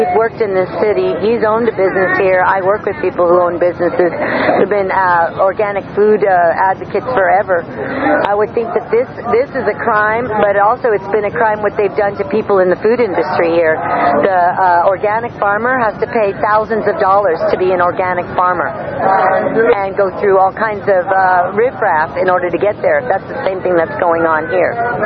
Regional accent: Santa Cruz, California, United States; I am from Santa Cruz, California. I've lived here for 15 years, and I was raised there.

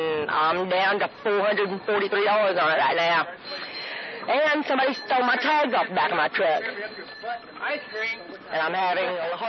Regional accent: Arkansas, United States; now in Santa Cruz, United States; I'm from Arkansas.

